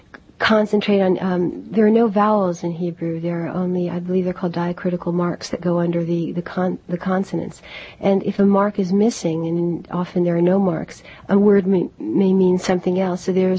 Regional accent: Miami Beach, Florida, United States; also born or lived in New York; Well, I was born in New York, and I grew up in Miami Beach, Florida. And then as soon as I could, I came back to New York.

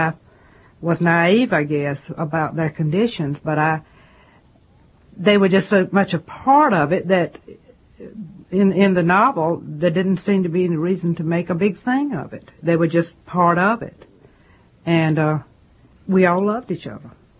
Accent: North Carolina, United States; For me, it was a beautiful life because the climate in North Carolina, you have cold weather and you have hot weather and you have very definite seasons.

